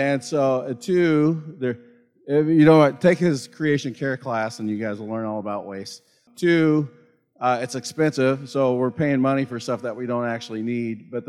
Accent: Kansas, United States; I'm from Kansas. Brittany, are you here? All right, there we go, fellow Kansan. There's not much to Kansas. I like it. I haven't lived there for a long time now

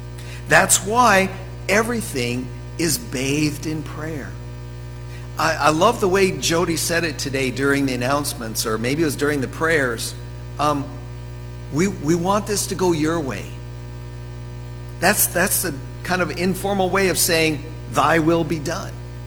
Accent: Denver, Colorado, United States; also born or lived in Beulah, United States / Medicine Lake, United States; I grew up in Denver, Colorado, and I served a church in Beulah, North Dakota for 20 years. I served a church in Medicine Lake, Montana for 4 years, 400 people.

